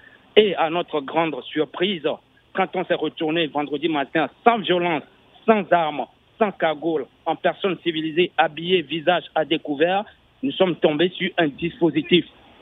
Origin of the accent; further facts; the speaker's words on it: Togo; Je suis togolais, je ne suis d'aucun parti politique, je suis juste togolais